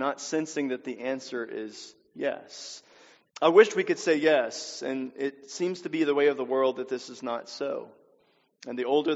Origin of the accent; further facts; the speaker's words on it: Louisiana, United States; I was the chaplain of a school in my home state of Louisiana for 6 years.